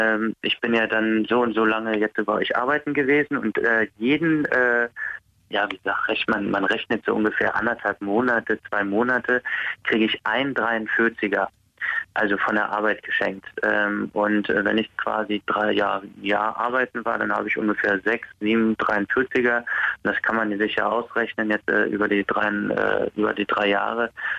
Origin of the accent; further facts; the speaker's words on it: Netherlands; now in Germany; ich komme ja ursprünglich aus Holland, bin ja damals dann nach Deutschland gekommen und habe ja auch den deutschen Pass. Aber ich habe, wie gesagt, immer noch zwei Nationalitäten, also habe immer noch den holländischen Pass.